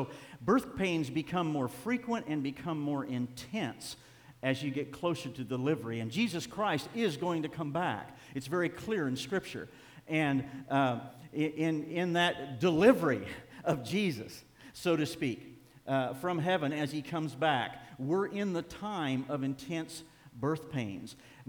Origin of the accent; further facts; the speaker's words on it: United States; But it's refreshing as an American pastor.